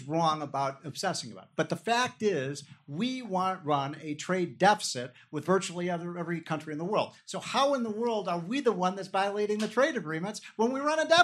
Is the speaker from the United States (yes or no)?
yes; United States; I want to buy stuff in America. That's my right as an American.